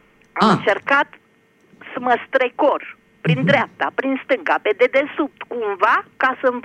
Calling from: Piatra Neamț, Neamț County, Romania; din Piatra Neamț

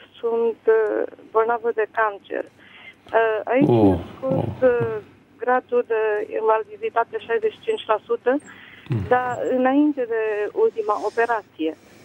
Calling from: Spain; Eu sunt din Spania.

